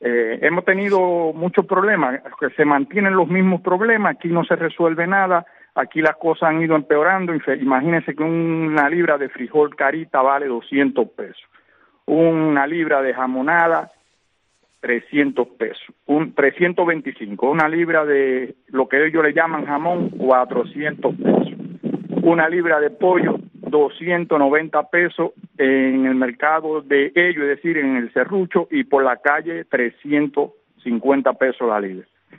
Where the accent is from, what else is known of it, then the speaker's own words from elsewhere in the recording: Cuba; yo soy un cubano, nací en Cuba y quiero vivir en una Cuba próspera